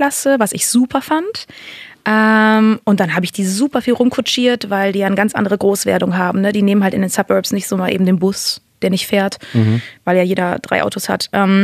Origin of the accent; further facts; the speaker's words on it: Bonn, North Rhine-Westphalia, Germany; ich komme aus Bonn.